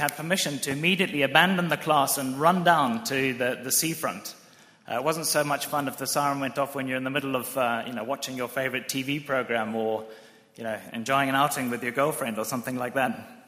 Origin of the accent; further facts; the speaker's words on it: Zimbabwe; I come from Zimbabwe, and so I can always root for any African team that is doing okay, which is great.